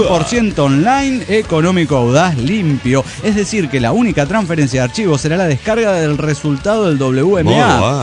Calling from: General Güemes, Salta, Argentina; de General Güemes, Salta, Argentina.

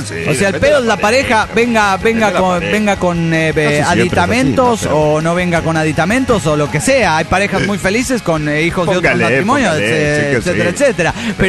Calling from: Santa Fe, Argentina; desintegrado de Santa Fe, Argentina.

